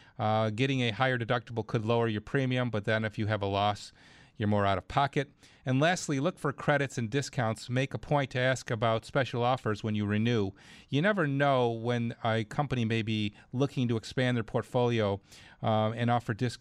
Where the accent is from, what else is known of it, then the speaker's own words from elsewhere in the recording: Clarence, New York, United States; it's my hometown, Clarence, New York.